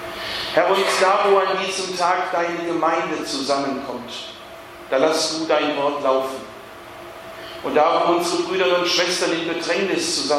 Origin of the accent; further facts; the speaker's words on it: Baden-Württemberg, Germany; Ich bin im Schwäbischen groß geworden